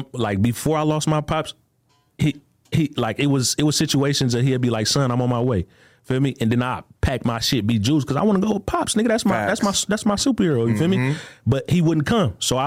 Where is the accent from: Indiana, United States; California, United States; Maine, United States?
California, United States; Oakland; That's where I grew up in Oakland.